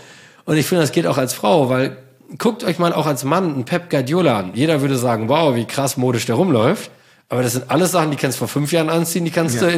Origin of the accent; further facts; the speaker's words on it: North Rhine-Westphalia, Germany; als Münsterländer